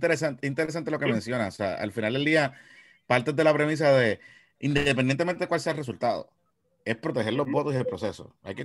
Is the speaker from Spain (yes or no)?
no; Carolina, Puerto Rico; Yo soy de Carolina. Los de Carolina estamos diseñados para pelear